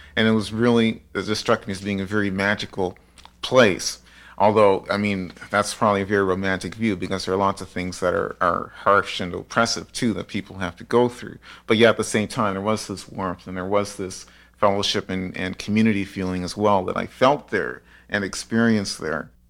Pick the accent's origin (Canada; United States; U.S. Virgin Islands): Canada; Halifax, Nova Scotia; also born or lived in Windsor Plains, Canada; My own background's from a black community in Windsor Plains, Nova Scotia. That's where I was born. I grew up in Halifax in the black community here in the North End.